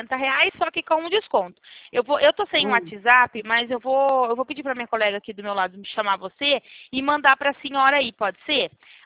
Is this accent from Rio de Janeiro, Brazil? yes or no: no; Limeira, São Paulo, Brazil; Eu sou aqui de Limeira, a senhora conhece?